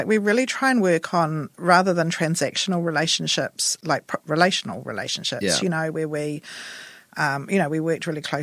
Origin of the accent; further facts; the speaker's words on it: Auckland, New Zealand; also born or lived in Wellington; living in Waverley, it's an adjustment coming from Auckland, because I'm from Auckland originally as well. I went from Auckland to Wellington